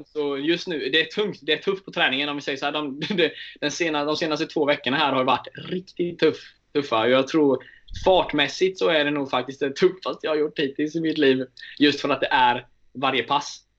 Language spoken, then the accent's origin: Swedish; Nässjö, Jönköping County, Sweden; när jag kom från Nässjö så hade jag inte simmat så himla långt